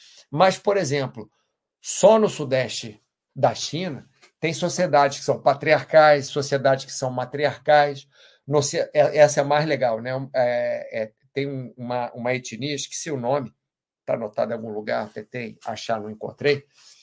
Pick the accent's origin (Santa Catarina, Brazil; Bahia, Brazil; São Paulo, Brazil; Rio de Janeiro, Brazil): Rio de Janeiro, Brazil; eu, como bom brasileiro, principalmente do Rio de Janeiro, aquele calor miserável